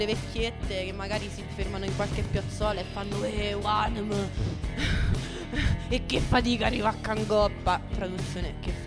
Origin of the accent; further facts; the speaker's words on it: Cassino, Lazio, Italy; È vero, io sono di Cassino.